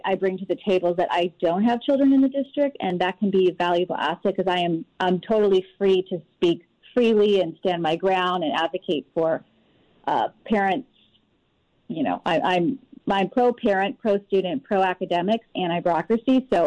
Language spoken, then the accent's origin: English; California, United States; No, I actually grew up in Orange County, born and raised in California, but I grew up in Orange County.